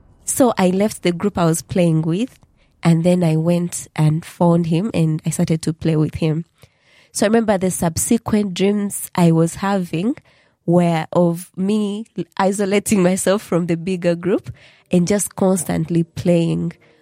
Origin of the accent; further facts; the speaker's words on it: Central Region, Uganda; In Buganda, my culture, back then